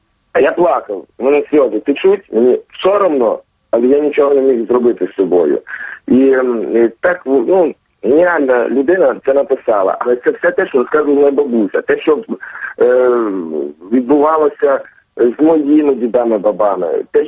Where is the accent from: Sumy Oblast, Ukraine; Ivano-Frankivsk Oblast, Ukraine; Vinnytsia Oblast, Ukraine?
Ivano-Frankivsk Oblast, Ukraine; Kosiv; я з Галичини, я з Косово, Івано-Франківської області.